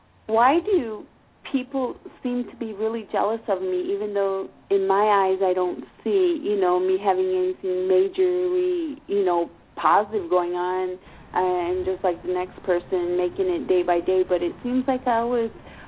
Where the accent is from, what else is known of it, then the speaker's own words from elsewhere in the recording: Chicago, Illinois, United States; now in Brownsville, United States; I'm calling from Brownsville, Texas, but I'm originally from Chicago, Illinois.